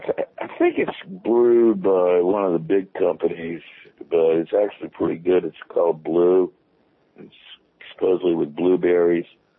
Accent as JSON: {"language": "English", "region": "Louisiana", "country": "United States", "said": "I'm from Louisiana, Bob."}